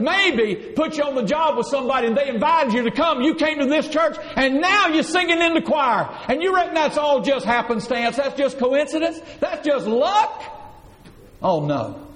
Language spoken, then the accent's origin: English; Hayhire, Georgia, United States; When I was just a boy, I was raised in Hayhire, Georgia. Just a little town about the size of Ludowice when I was a boy. It's still much like that now, one traffic light town.